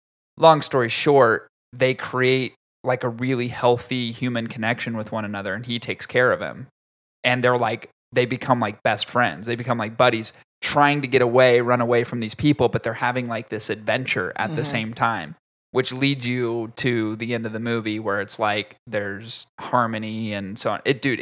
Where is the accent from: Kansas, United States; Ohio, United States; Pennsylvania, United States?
Pennsylvania, United States; Philadelphia; Because I'm from West Philly.